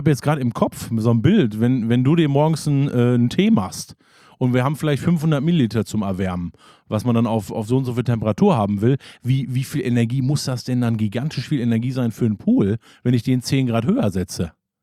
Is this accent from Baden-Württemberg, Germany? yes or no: no; Hagen, North Rhine-Westphalia, Germany; Ich war einmal in der Saunalandschaft und da haben die einen Schwimmteich gehabt in meiner Heimat Hagen.